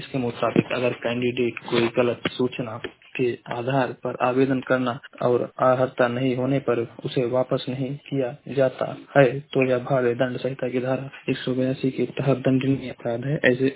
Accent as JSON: {"language": "Hindi", "region": "Uttar Pradesh", "country": "India", "said": "मैं जिला महाराजगंज का निवासी हूं।"}